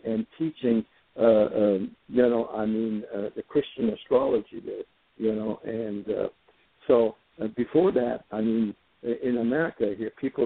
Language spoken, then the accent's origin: English; New York, United States; I'm from New York, and I studied with him for, you know, 2-3 years.